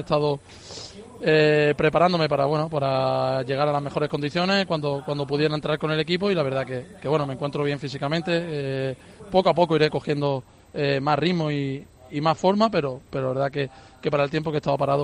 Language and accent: Spanish; Málaga, Andalusia, Spain; más para mí que soy de Málaga, que he estado 7 temporadas en el primer equipo